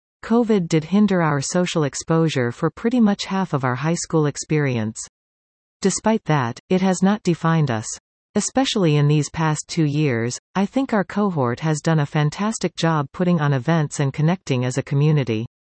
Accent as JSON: {"language": "English", "town": "Creemore", "region": "Ontario", "country": "Canada", "tie": "born or raised there", "said": "I grew up in Creemore. I came to Collingwood for high school, but I went to Nottawasaga Public School for elementary."}